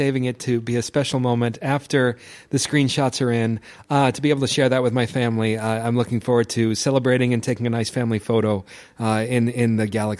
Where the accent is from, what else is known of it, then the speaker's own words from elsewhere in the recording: New York, United States; I'm from New York, so for us it's baseball.